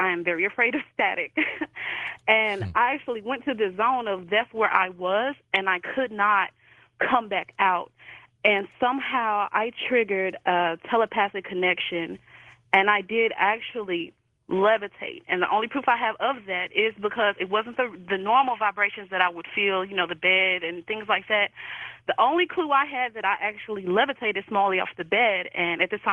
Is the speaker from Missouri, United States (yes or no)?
yes; St. Louis, Missouri, United States; now in Indianapolis, United States; I'm calling from Indianapolis. Okay, great. Thanks. Well, I'm originally from St. Louis, for one.